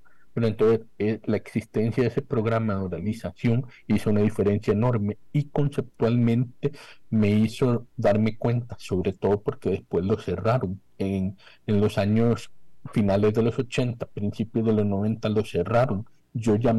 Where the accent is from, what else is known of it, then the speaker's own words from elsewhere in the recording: Costa Rica; bueno, yo soy costarricense, crecí acá.